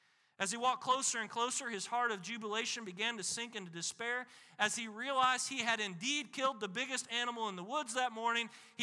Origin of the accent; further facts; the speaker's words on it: Illinois, United States; a conservation officer in my home state of Illinois.